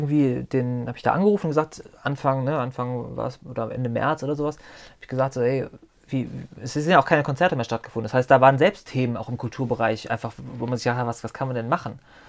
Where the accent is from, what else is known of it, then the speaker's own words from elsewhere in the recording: Solingen, North Rhine-Westphalia, Germany; zur Musikgeschichte von meiner Heimatstadt, von Solingen, zu forschen.